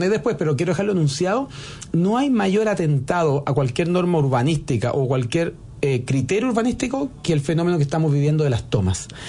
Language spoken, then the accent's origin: Spanish; San Bernardo, Santiago Metropolitan Region, Chile; yo soy de San Bernardo, entonces cada vez que partí de San Bernardo para venir a clase o cualquier cosa